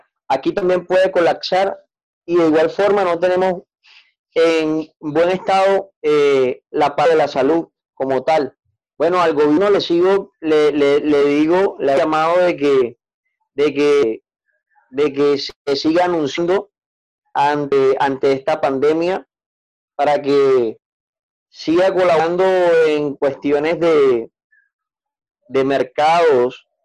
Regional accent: Colombia; nosotros como personas, como colombianos, debemos tener conciencia de lo que está sucediendo

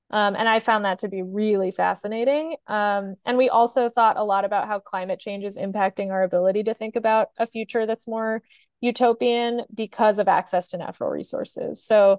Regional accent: San Diego, California, United States; growing up in San Diego, we had the ultimate the ultimate privilege of most Christmas days was nice enough to eat breakfast outside in the sun.

